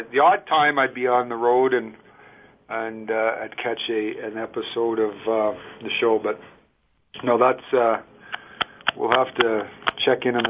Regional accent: Canada; I'm a Canadian guy.

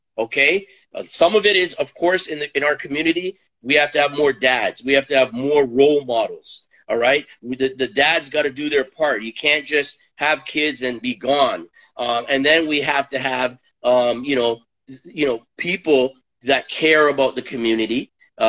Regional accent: Toronto, Ontario, Canada; I'm born and raised in Toronto, Canada. I don't know any other country. My background is Jamaican.

